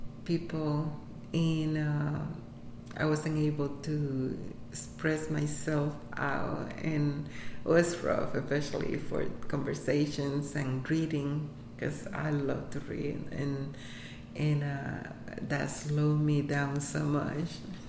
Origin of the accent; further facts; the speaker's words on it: Puerto Rico; first language Spanish; English is a second language; also born or lived in New York, United States; I was born in New York, and I don't know New York. My parents, they both met in New York, both of them from Puerto Rico. And before I turned two, they moved back to the island. So I grew up in the island. So actually, my main language is Spanish.